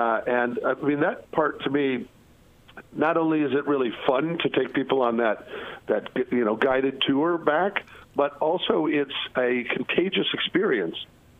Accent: Nebraska, United States; I grew up in Nebraska, and that was sort of the target.

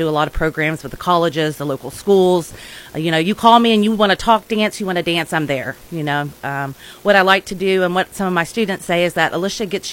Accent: Charleston, United States; Yeah, I grew up here in Charleston. I'm a Charleston native. I grew up in the ballroom dance community.

